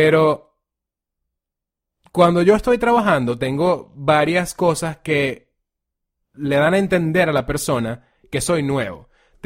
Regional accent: Venezuela; ¿de dónde vienes? Y tú como que, no, bueno, Venezuela. It's like, oh, Minnesota.

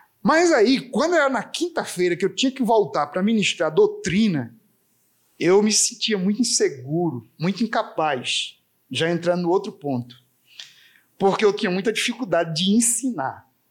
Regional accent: Apodi, Rio Grande do Norte, Brazil; now in João Pessoa, Brazil; Eu saí lá do Apodi, no Rio Grande do Norte, vim aqui para o Betel, em João Pessoa

